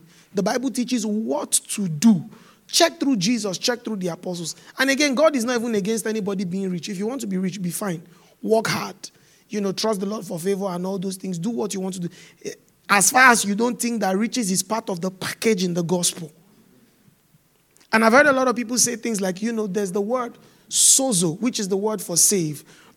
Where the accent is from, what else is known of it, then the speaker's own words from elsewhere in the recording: Nigeria; I remember someone said, my home country, Nigeria, said, I know why Nigeria was independent in 1960.